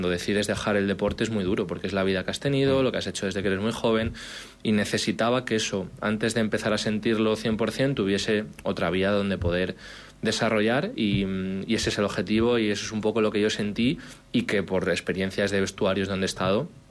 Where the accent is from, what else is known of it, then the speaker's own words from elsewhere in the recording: Salamanca, Castile and León, Spain; empecé una etapa en Salamanca, que es de donde soy yo